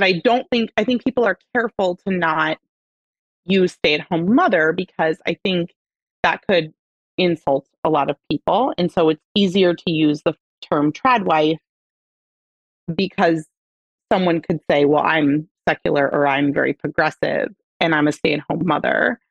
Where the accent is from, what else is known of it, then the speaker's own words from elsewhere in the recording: Minneapolis, Minnesota, United States; also born or lived in Portland, Oregon / New York; I was born right outside of Minneapolis, lived there until I was 14, moved to Portland, Oregon, another very progressive place, and then moved to New York for a year for my first year of college, and then came back to Minneapolis